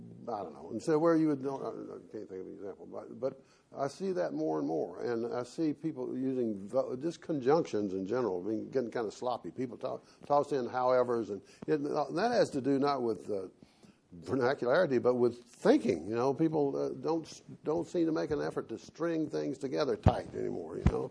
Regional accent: Decatur, Georgia, United States; Yeah, I grew up in Decatur, Georgia, which was, it's surrounded by Atlanta now, but it's a little town that was there before Atlanta was.

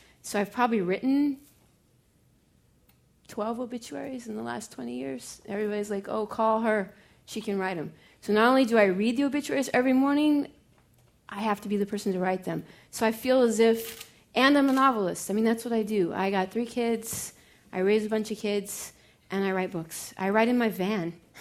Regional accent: Riverside, California, United States; I'm from Riverside, California.

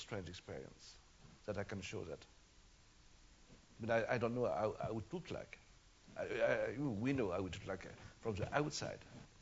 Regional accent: Paris, Île-de-France, France; born there; English is a second language; I was born in Paris, and I don't know Central Europe.

